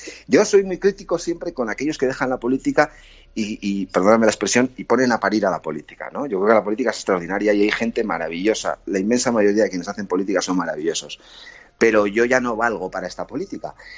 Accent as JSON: {"language": "Spanish", "town": "Irún", "region": "Basque Country", "country": "Spain", "tie": "born there"}